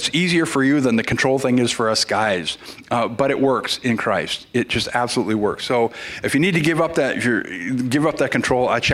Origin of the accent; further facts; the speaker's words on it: Minnesota, United States; Now, see, I know all about this because I'm from Minnesota.